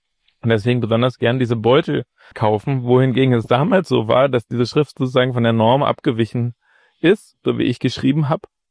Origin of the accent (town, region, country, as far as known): Berlin, Germany; born or raised there